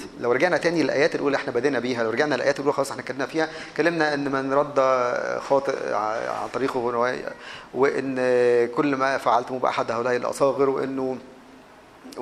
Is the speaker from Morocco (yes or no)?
no; Egypt; عندنا في مصر في وكالة البلح الخردة دي.